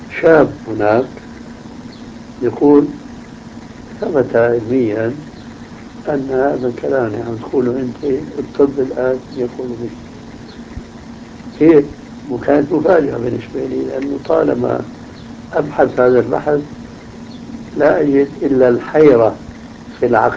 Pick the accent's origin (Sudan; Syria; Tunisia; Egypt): Syria; Damascus, Damascus Governorate; عندنا في دمشق ماء يسمى بماء الفيجي